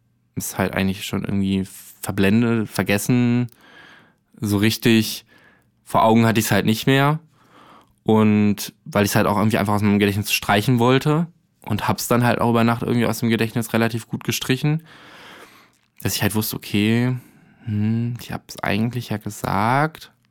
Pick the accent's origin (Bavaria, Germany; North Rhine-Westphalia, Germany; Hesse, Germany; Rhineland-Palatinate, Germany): North Rhine-Westphalia, Germany; Arnsberg